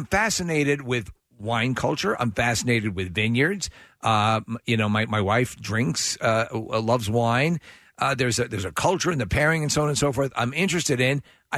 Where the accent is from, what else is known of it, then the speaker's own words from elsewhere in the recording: New York, United States; I wasn't raised in Mongolia, though, and I was raised on Long Island.